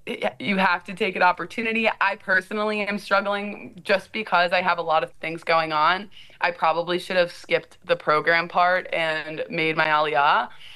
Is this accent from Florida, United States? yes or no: yes; Florida, United States; I felt like I'm going back to my hometown. I'm going to a state school. I'm giving up a full scholarship. But it was the best thing I ever did, because COVID hit. I said bye. I went back to Florida